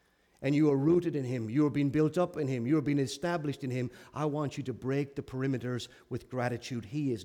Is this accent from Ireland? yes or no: yes; Ireland; In my hometown in Ireland, the River Shannon runs through the fields. And it divides the town in two.